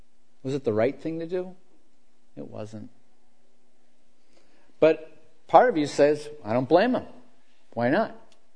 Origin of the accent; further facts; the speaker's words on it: Erie, Pennsylvania, United States; A friend of a friend in my hometown in Erie, he had a child.